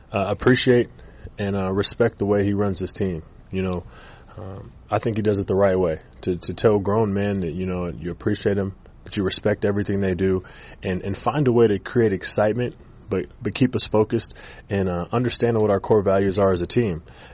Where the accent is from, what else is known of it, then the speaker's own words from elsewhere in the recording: West Coast, United States; now in Jacksonville, United States; You know, I grew up on the West Coast. You know, this is my first time living on the East Coast